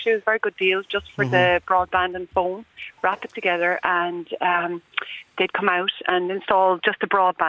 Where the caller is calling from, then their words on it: Munster, Ireland; I'm calling from Clare.